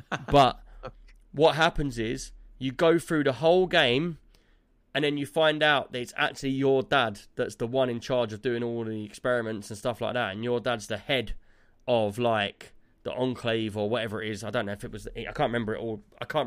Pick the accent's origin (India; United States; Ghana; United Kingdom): United Kingdom; London; I'm from London. And right. I know all the different areas in London.